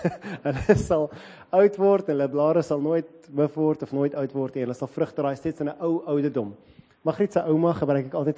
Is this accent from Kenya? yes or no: yes; Kenya; ek kom uit Kenia uit